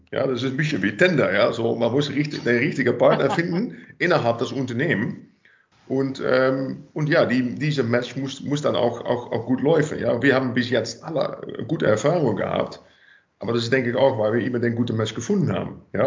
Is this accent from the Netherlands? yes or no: yes; Netherlands; German is a second language; ich komme aus Holland, by the way, da gibt es unglaublich viel Zeit, Teilzeit